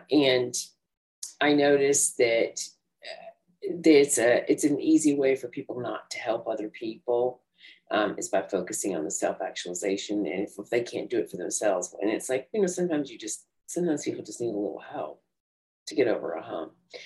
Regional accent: Tennessee, United States; also born or lived in Germany; I'm originally from the South, as you probably noticed. I'm from Tennessee originally. Actually, I was born in Germany and raised in Tennessee, but I've lived all over now.

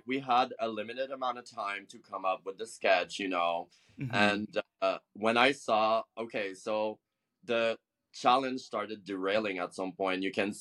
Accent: Montreal, Quebec, Canada; I'm from Montreal, as you may have known or not.

